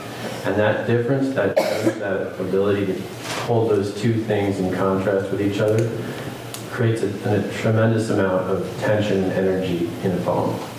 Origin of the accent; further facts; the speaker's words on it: Minnesota, United States; I grew up in Minnesota, and we had one of those big, like, wood paneled vans.